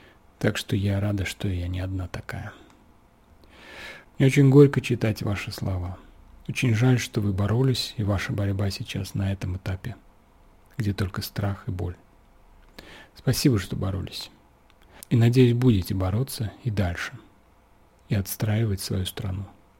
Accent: Ukraine; как украинка

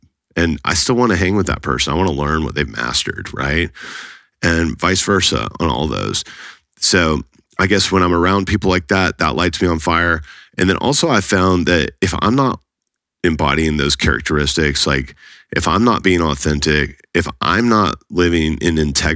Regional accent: Dallas, Texas, United States; So I'm from Dallas, Texas. I grew up here. I have a sister named Valerie. I have two parents, Rob and Marion. That my parents are still married. They live in the same house I grew up in Lakewood, right outside of downtown Dallas.

